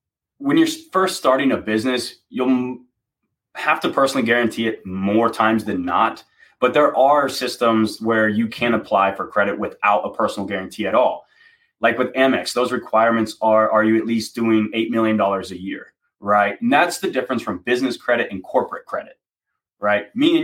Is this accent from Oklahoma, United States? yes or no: yes; Oklahoma, United States; If you need a 20% down payment in the Midwest, I'm originally from Oklahoma